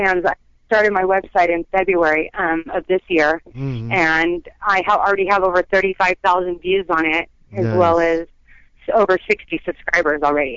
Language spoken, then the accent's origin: English; California, United States; I was born and raised in the Bay Area, like San Francisco Bay Area. But my family, Danish, Dutch, and Irish is my nationality.